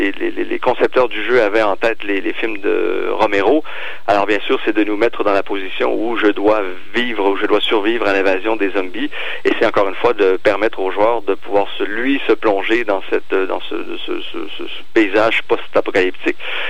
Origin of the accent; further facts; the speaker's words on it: France; on est français et on est capable de nous donner à les lauriers à qui ils reviennent